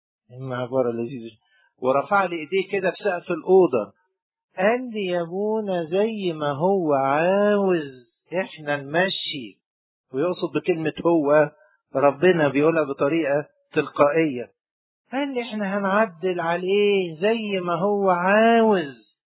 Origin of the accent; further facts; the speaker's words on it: Tanta, Gharbia, Egypt; عندنا في طنطا